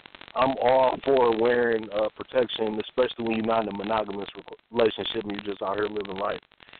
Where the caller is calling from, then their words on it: Detroit, Michigan, United States; I'm calling from Detroit, Michigan.